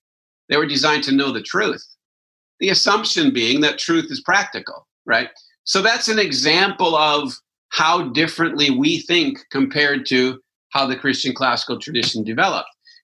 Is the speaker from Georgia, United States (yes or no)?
no; Wisconsin, United States; Now, I'm from Wisconsin, so I get it. I mean, I'm a farmer at heart